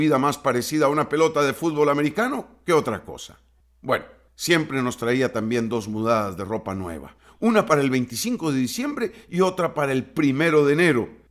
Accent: Costa Rica; Yo soy un tico común y corriente

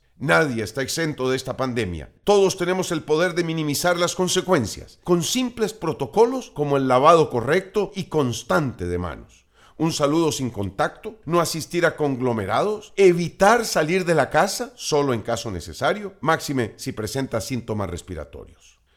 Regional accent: Costa Rica; Hoy más que nunca, estamos llamados a la solidaridad y la responsabilidad como costarricenses de enfrentar esta dura prueba en una labor de equipo.

